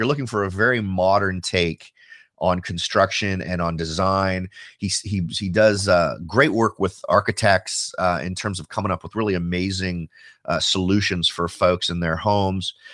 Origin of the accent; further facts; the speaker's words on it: California, United States; Now, I grew up in Silicon Valley, so I'm pretty aware of what the feel was or the vibe.